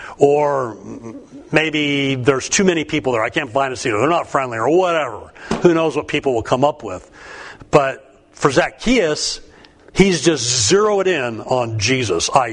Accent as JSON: {"language": "English", "town": "Pasadena", "region": "California", "country": "United States", "tie": "born or raised there", "said": "It reminds me of when I was a kid growing up in Pasadena."}